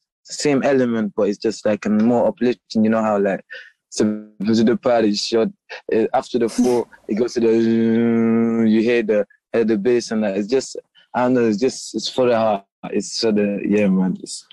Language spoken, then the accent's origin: English; Gambia; You know, I was raised in Gambia. I was a lot of drums